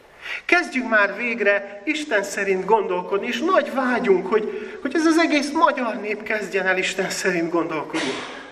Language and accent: Hungarian; Transylvania, Romania; now in Hungary; mikor Magyarországra költöztem, ugye Erdélyből származom, aki nem tudná, vállalom ezt büszkén